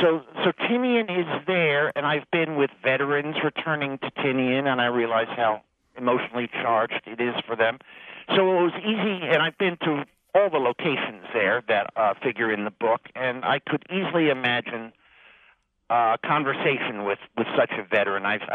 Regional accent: New Jersey, United States; my second novel, which was about rock and roll and my home state of New Jersey

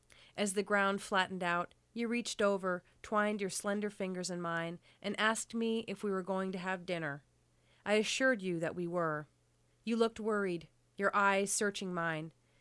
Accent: Spokane, Washington, United States; I was born in Spokane, Washington. I'm the youngest of five kids. grew up in a very raucous Irish Catholic family.

